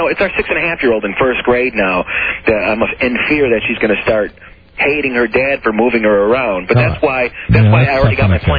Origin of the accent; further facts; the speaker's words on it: Chicago, Illinois, United States; And Chicago's my hometown, and I moved back for the third time, and then I felt like a stranger in my hometown.